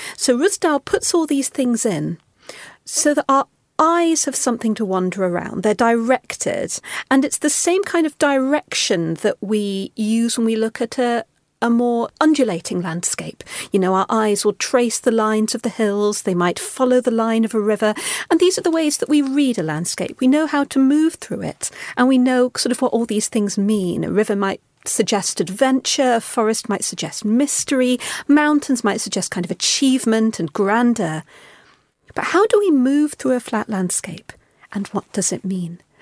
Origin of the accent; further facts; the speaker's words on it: Lahore, Punjab, Pakistan; a flat field that I used to pass on my way to school in Lahore when I was growing up in Pakistan.